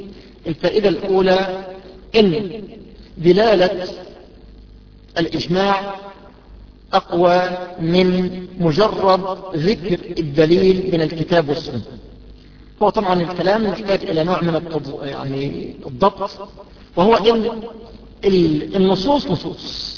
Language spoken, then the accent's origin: Arabic; Egypt; باللغة العرف اللي هو يقول النقاب المشهور عندنا في مصر الايه؟